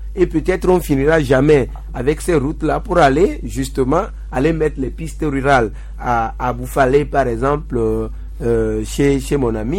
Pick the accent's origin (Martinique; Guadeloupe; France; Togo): Togo; Kouvé, Maritime; Oui, pour rentrer chez moi à Couvé, après à Épé, c'est le calvaire pour aller chez moi à Couvé.